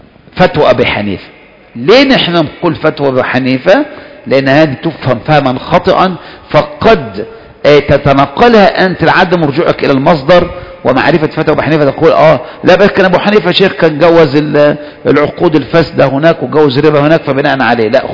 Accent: Egypt; احنا مصريين وعارفين بعض

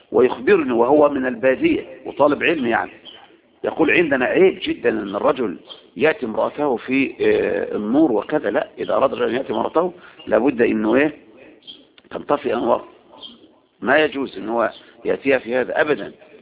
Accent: Egypt; طبعا عندنا في مصر ما يتصور

